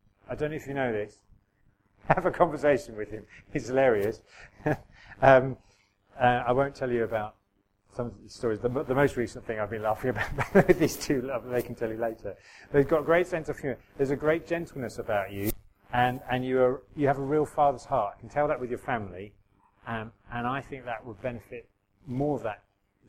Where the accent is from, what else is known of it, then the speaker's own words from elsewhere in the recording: England, United Kingdom; And so most people, we're quite English.